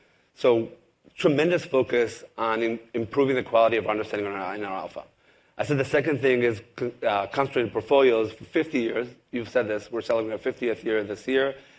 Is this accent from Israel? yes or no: yes; Israel; I come from the other side of the world. I come from Israel. I've talked historically about being a third generation to grandparents that were Jewish refugees